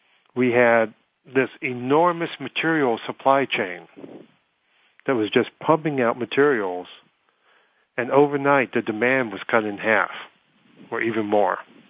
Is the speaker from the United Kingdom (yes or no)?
yes; Scotland, United Kingdom; born there; I'm Scottish by birth